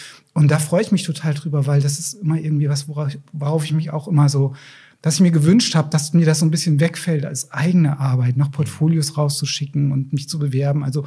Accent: Fulda, Hesse, Germany; born there; Also es wird Ende März wird es eine Einzelausstellung in Fulda geben. Das ist ja mein Geburtsort so.

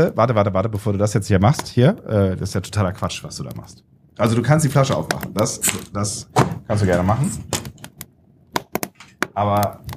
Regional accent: Germany; ich komme ja aus der Grenzregion von der Niederlande, wie du weißt, möglicherweise.

